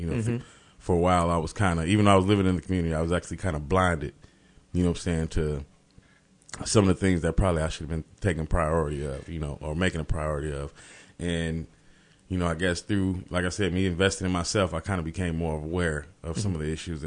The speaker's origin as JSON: {"language": "English", "town": "Urbana", "region": "Illinois", "country": "United States", "tie": "born or raised there", "said": "but my family is from here in Champaign, Illinois, both sides, my mother and my father. I grew up in Urbana, Illinois. I'm from King Park."}